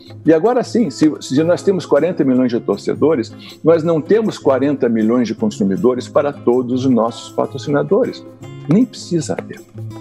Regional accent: Rio de Janeiro, Brazil; onde eu sou carioca.

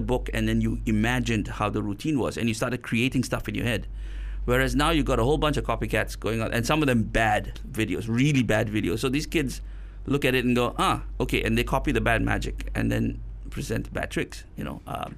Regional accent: India; that's even worse because I'm Indian and I'm speaking Chinese and that doesn't make sense either.

